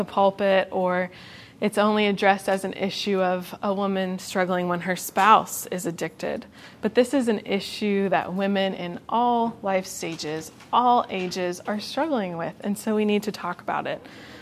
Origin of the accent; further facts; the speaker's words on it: Pennsylvania, United States; I grew up in Pennsylvania, and I went to church, but the church didn't preach the gospel.